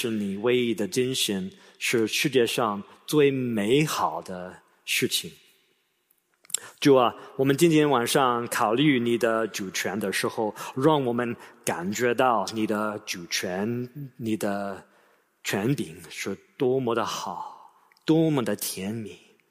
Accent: China; 因为我是个中国人。

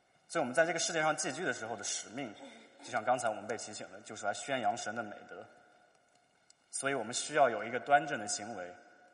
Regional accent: China; 我们知道作为中国人，所以我这个老内也是可以说这样的话的

